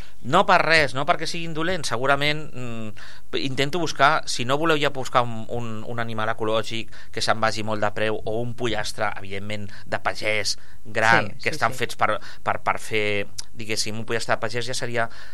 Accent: Catalonia, Spain; som país de porc, ja ho hem dit, som catalans, som de porc

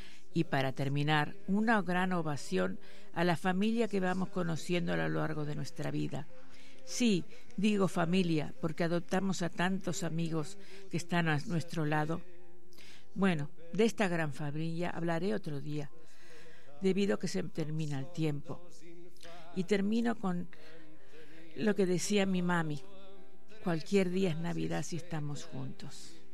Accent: Uruguay; born there; Nací en Uruguay en una familia nuclear catalana. Mi infancia fue muy feliz. De pequeña no me daba cuenta

